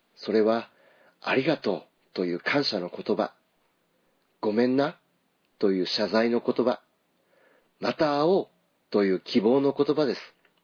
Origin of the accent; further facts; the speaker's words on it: Fukuoka, Japan; moved away as an adult; now in Hyogo, Japan; 私は現在勤めておりますキリスト教主義学校の教師として赴任するため、生まれ育った九州福岡を離れて兵庫に行きました。